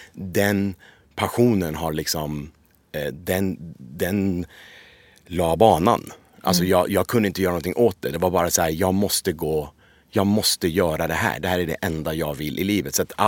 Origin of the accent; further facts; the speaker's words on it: Iran; now in Sweden; som var också en av mina bästa vänner när jag växte upp i Iran